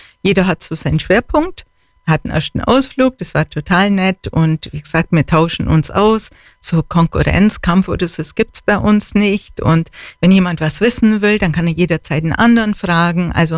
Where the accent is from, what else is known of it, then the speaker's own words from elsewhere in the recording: Kempten, Bavaria, Germany; ich bin in Kempten geboren, aufgewachsen, habe immer hier gelebt. Und Kempten ist einfach eine wunderbare Stadt, schon sehr südlich, mit allem, was man so braucht. Man ist in kleinen Bergen, an den Seen, aber auch eine sehr junge Stadt